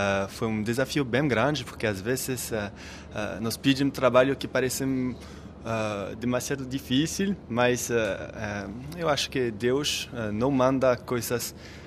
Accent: Dijon, Bourgogne-Franche-Comté, France; Portuguese is a second language; Eu sou de Dijon, a terra da mostarda.

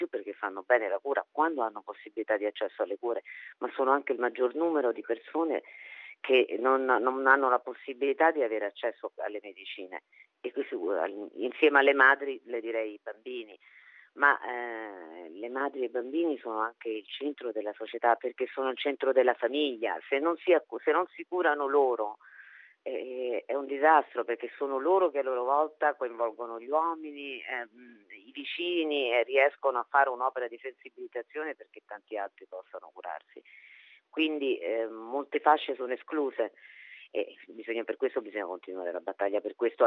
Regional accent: Cameroon; io vengo dal Camerun

